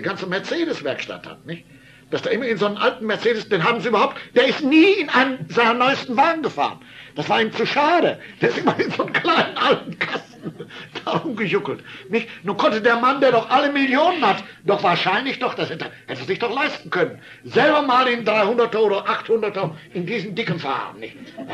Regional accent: Germany; Ich sage, ja, ja, ich bin Deutscher.

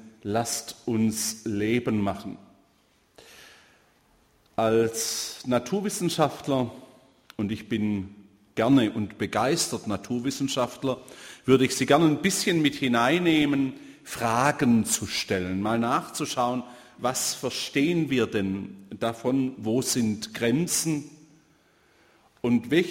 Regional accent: Baden-Württemberg, Germany; auch wenn ich aus Baden komme, vom Bodensee, ich bin Schwabe und ich werde mich bemühen, ordentlich zu reden, aber ich sehe keinen Grund, das zu verheimlichen, dass man Schwabe ist. Ich bin gern und überzeugt Schwabe.

